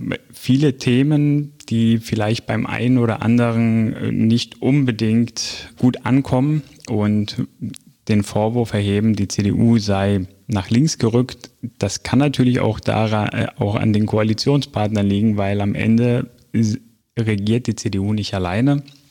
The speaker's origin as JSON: {"language": "German", "country": "Greece", "said": "aus meiner Heimat in Griechenland"}